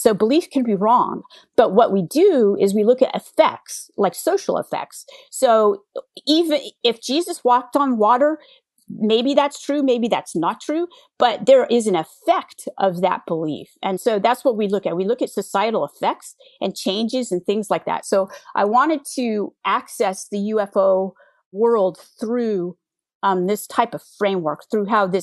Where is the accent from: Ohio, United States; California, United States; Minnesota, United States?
California, United States; And I grew up in the Bay Area during the dot-com era.